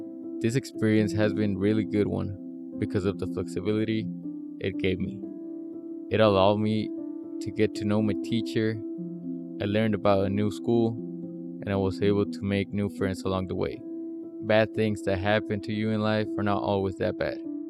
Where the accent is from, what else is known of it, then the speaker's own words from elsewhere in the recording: Mexico; I remember growing up in Mexico